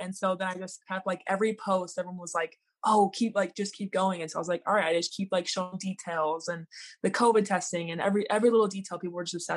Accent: Austin, Texas, United States; I'm from Austin, Texas, but I go to school in the University of Oregon and I play basketball there.

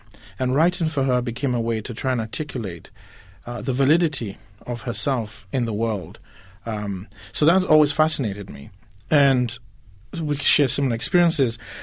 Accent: Nigeria; as a Nigerian, but more importantly as an Igbo

